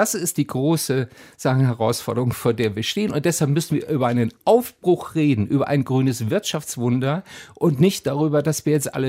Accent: Southwest Germany, Germany; ich komme aus dem Südwesten, wo es durchaus eine Faschingstradition gibt.

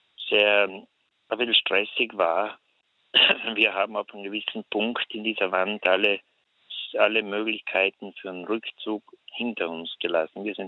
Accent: South Tyrol, Italy; Ich bin jetzt bei uns in Südtirol

